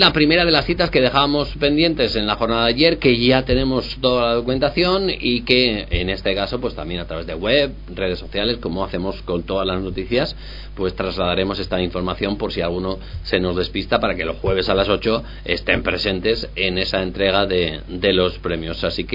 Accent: Salamanca, Castile and León, Spain; somos españoles, Sara, y además salmantinos.

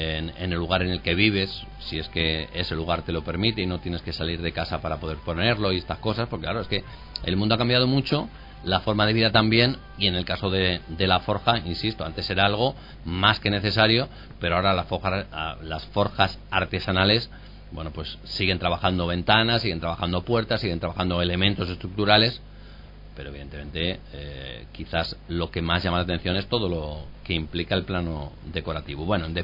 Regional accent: Salamanca, Castile and León, Spain; Somos así los salmantinos, también los españoles, y los charros

